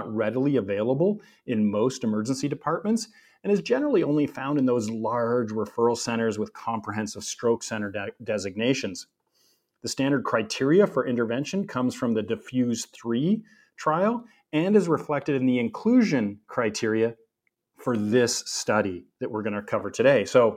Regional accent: Canada; you know, I'm Canadian, eh?

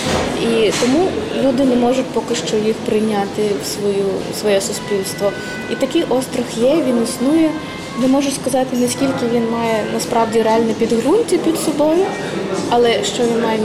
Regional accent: Crimea, Ukraine; now in Lviv, Ukraine; ну, не тому, що я з Криму, я просто бачила, як це відбувалося

